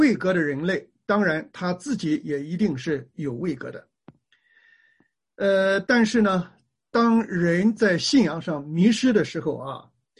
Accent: China; 那么在中国古代的时候，我们中国人不拜有形的偶像的啊，所以像我们北京的天坛里边啊

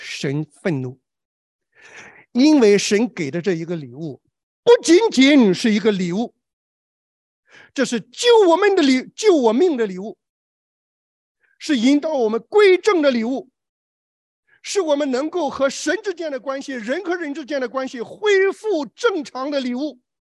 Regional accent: Shandong, China; 我们山东人有句话叫做心掏出来给你吃你还嫌心。

